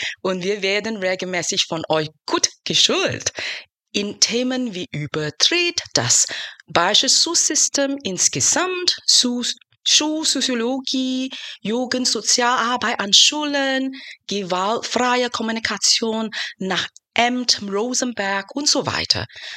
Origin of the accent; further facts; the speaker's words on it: Singapore; German is a second language; Ich bin in Singapur aufgewachsen